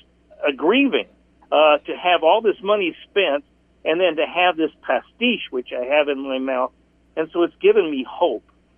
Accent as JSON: {"language": "English", "country": "United States", "first_language": "Italian", "second_language": "English", "said": "Well, I'm an Italian-American. My first language was Italian"}